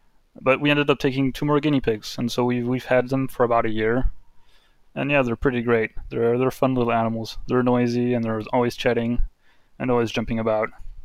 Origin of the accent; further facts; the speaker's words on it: Detroit, Michigan, United States; I grew up in Detroit.